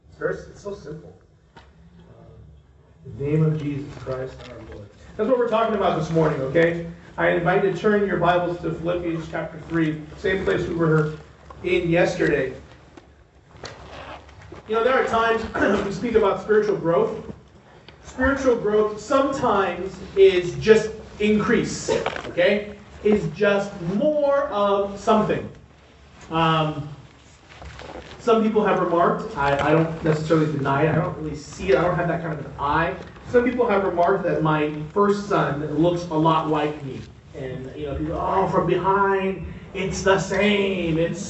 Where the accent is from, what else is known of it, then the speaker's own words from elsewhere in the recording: Los Angeles, California, United States; I grew up in Los Angeles.